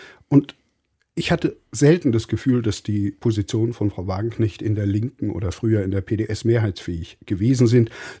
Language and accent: German; East Germany, Germany; Ich bin in der DDR groß geworden. Die entscheidenden Jahre meines Lebens haben nach 1989 stattgefunden.